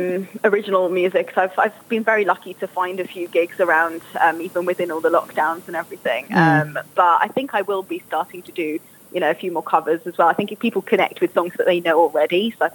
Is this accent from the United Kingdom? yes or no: yes; London, United Kingdom; So I'm from London originally, and that's where I'm living now as well.